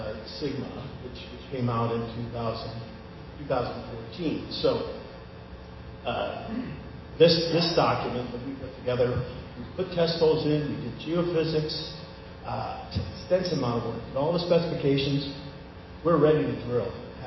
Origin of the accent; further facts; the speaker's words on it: Folsom, California, United States; I'm a hydrogeologist from Folsom. I'm right in your backyard. I've been here for a very long time, and I continue to be.